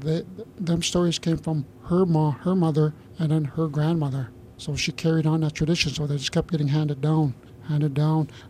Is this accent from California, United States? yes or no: no; Nett Lake, Minnesota, United States; I'm from Net Lake.